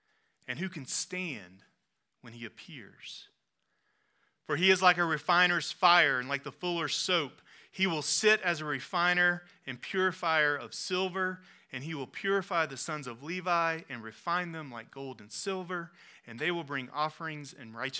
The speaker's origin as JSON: {"language": "English", "region": "the South", "country": "United States", "said": "I mean, I'm from the South, so I can say this."}